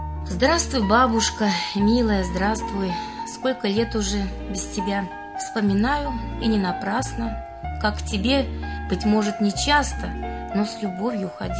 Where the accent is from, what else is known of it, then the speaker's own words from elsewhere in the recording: Moscow, Russia; Мама москвичка, я москвичка. Я родилась в Москве, в Химках-Ховрино. А потом вот сюда приехали.